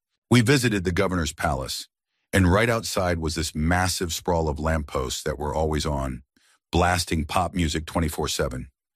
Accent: United States; But as an American, hearing all this firsthand was surreal.

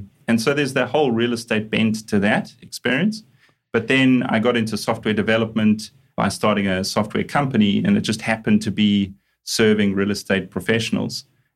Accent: Johannesburg, Gauteng, South Africa; also born or lived in Durban; you can hear from the strange accent that I'm a South African originally. So I grew up in Johannesburg, studied in Johannesburg, ended up living on the beach in Durban

